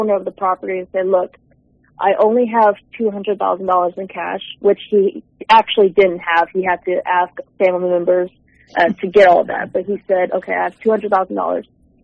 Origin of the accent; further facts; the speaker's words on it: Manhattan, Kansas, United States; And, you know, I was raised here in Manhattan, Kansas, and so were my siblings.